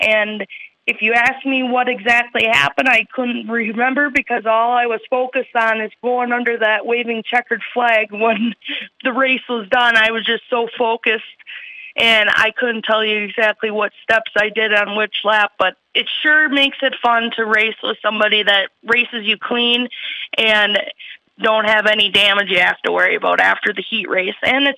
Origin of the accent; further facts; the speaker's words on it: Chatfield, Minnesota, United States; also born or lived in Austin; Yes, I grew up in Chatfield all my life, and Dan and I lived in Austin, and I wanted to be closer to family and closer to work, so we ended up moving back to Chatfield